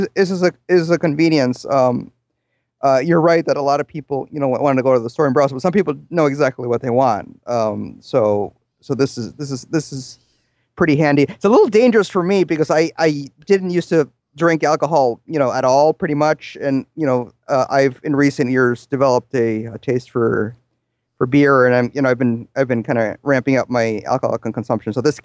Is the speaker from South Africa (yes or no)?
no; Puerto Rico; also born or lived in Illinois; now in Minnesota, United States; Yeah, I moved to Minnesota from Puerto Rico. I spent a couple of years in Illinois, but mostly Minnesota.